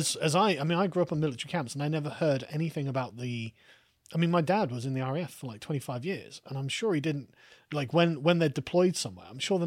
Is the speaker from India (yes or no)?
no; United States; If given a few years, both the UK and France become more base than my home country of the US, I just have to ask how.